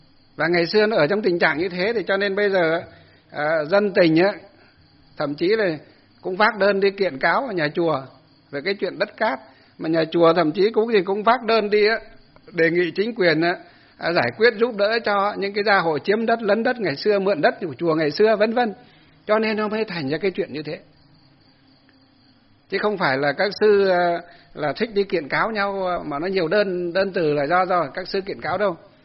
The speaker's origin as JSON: {"language": "Vietnamese", "town": "Ba Hàng Đồi", "region": "Hòa Bình", "country": "Vietnam", "tie": "born or raised there", "said": "dọc từ trên Sơn Tây xuống dưới quê tôi Ba Hàng Đồi"}